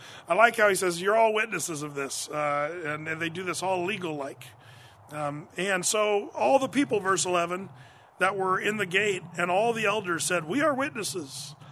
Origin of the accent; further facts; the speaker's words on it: Portland, Oregon, United States; Come on, we're from Portland. Portlandia.